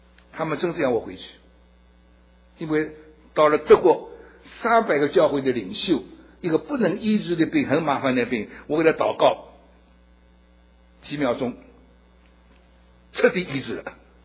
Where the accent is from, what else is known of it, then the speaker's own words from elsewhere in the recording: China; 我是个中国人，我的 ministry 为了中国人